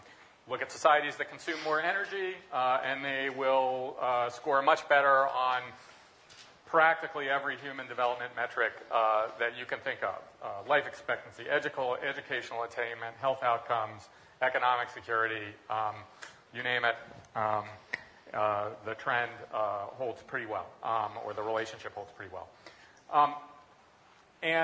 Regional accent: Berkeley, California, United States; Both, so. Yeah, exactly, from Berkeley

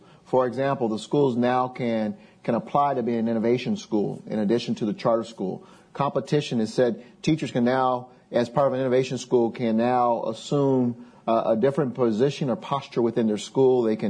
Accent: Denver, Colorado, United States; I grew up in the Five Points area, at least most of the time in Parkland Five Points. So I still had Manual High School, which was considered one of the top schools in the city.

